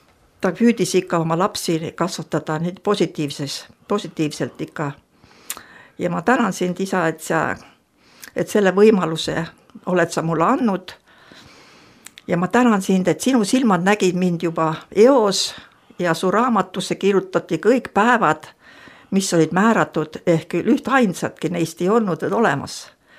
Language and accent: Estonian; Siberia, Russia; Mina olen siis sündinud ja kasvanud Siberis, suur metsade keskel ja mitte kristlikus kodus. Aga vanaema oli mul usus ja palveinimene. Vanavanemad olid pärit Lääne-Virumalt, Neerutist. Need rändasid Siberisse maapärast.